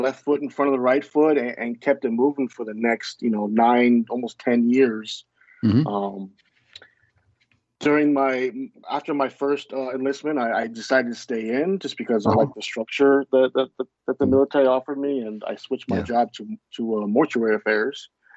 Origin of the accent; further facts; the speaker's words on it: Los Angeles, California, United States; So yeah, it was the first kind of experience of me leaving my hometown. I grew up in LA, so it was a totally different experience.